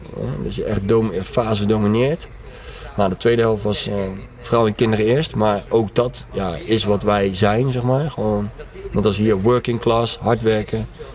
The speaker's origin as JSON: {"language": "Dutch", "region": "West Netherlands", "country": "Netherlands", "said": "Ik kom uit het Westen"}